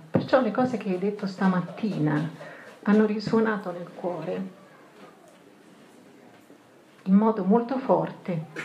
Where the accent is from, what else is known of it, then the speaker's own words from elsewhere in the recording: Milan, Lombardy, Italy; vengo da Milano